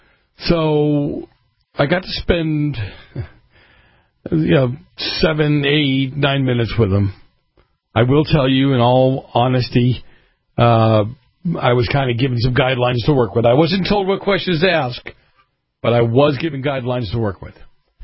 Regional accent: Boston, Massachusetts, United States; I grew up in Boston, so I can imagine how much you appreciate this.

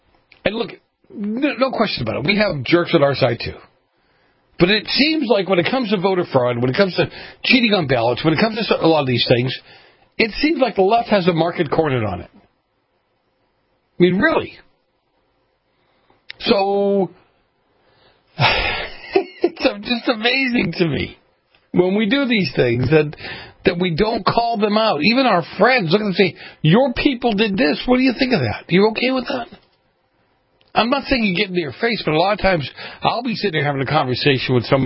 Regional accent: Boston, Massachusetts, United States; But where I grew up in Boston, these people seem to feel that they're so enlightened

